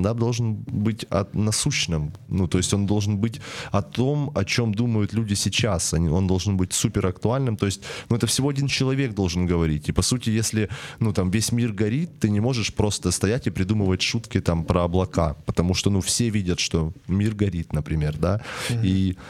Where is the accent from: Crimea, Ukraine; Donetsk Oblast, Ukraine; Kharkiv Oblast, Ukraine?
Donetsk Oblast, Ukraine; Donetsk; Смотрите, дело в чем, что я сам из Донецка. У нас в Донецке был такой стендап-проект.